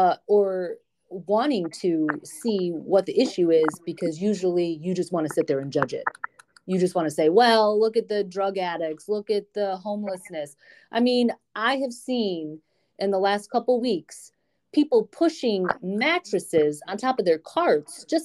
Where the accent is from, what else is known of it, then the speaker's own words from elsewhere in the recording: Detroit, Michigan, United States; And I've lived in bigger cities. I'm from Metro Detroit.